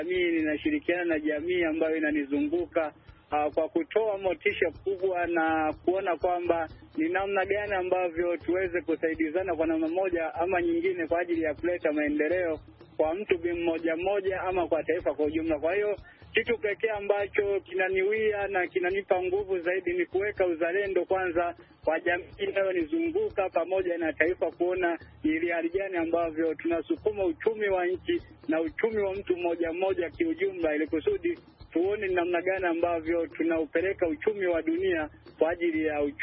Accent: Geita, Tanzania; now in Kahama, Tanzania; natokea Geita lakini kwa sasa nipo Kahama nchini Tanzania.

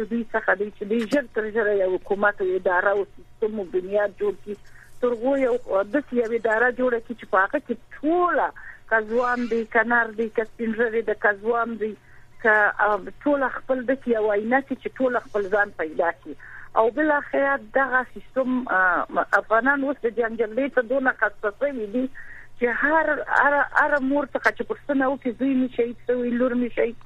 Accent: Helmand, Afghanistan; چې زه خپله د هلمند یم

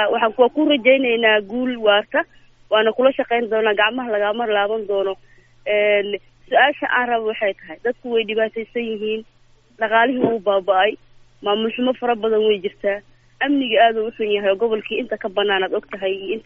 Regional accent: Beledweyne, Hiran, Somalia; born there; Aniga waxaan kasoo jeedaa Iran, aan kasoo jeedaa gaar ahaan magaalada Baladweyne aan ku dhashay.

